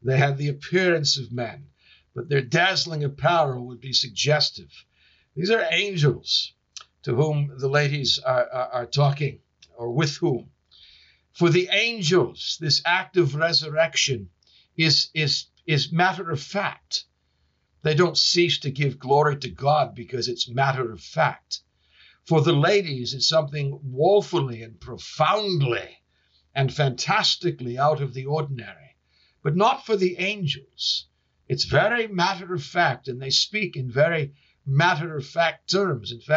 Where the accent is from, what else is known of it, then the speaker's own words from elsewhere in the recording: Boston, Massachusetts, United States; I was raised outside of Boston and directly adjacent to my property, our property, was a large Jewish cemetery.